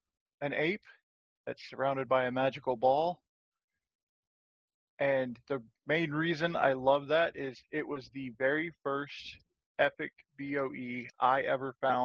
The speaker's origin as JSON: {"language": "English", "region": "Michigan", "country": "United States", "said": "because originally I'm from Michigan, so I'm a huge Detroit Lions fan."}